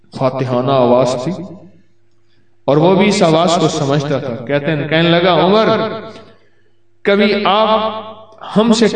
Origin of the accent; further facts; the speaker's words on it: Bahawalpur, Punjab, Pakistan; first language Saraiki; Urdu is a second language; میں بھی سرائیکی ہوں, بھاولپور کا ہوں, تو یہ سوائی, کیونکہ یہ سرائیکی جو ہے یہ سندھی کی بیٹی ہے, یہ سندھی سے نکلی ہے.